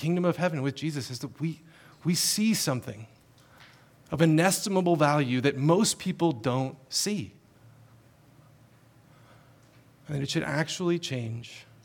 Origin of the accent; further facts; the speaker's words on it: North Carolina, United States; I grew up in North Carolina, the beach, right?